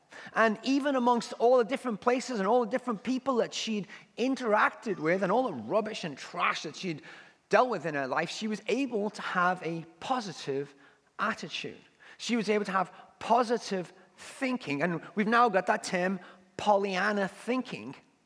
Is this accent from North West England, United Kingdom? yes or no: yes; North West England, United Kingdom; my hometown growing up in the northwest of England.